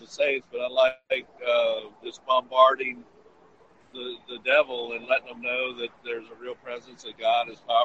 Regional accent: Jayess, Mississippi, United States; Mississippi.

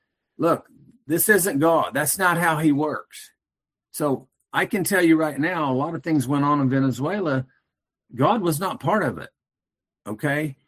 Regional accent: United States; Now, I'm American. I love my country

